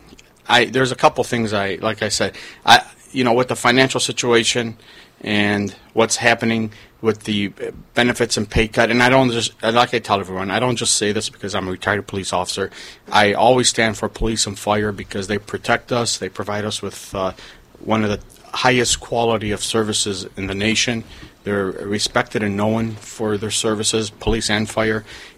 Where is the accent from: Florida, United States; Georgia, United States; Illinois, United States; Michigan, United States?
Michigan, United States; Dearborn; As you said, I'm born and raised in Dearborn, a true native. Been here all my life